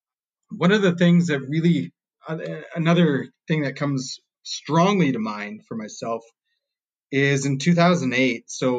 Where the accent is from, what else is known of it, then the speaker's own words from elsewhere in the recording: New Brunswick, Canada; So I grew up in a tiny little border town in New Brunswick, kind of pretty much poor all my life